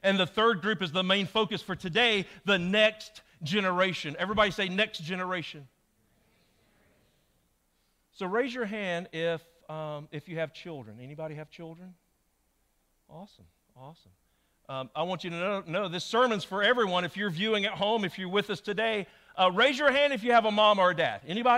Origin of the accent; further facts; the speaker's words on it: Commerce, Georgia, United States; I grew up in Commerce, Georgia, not far from here. And I was raised at First Baptist Church Commerce.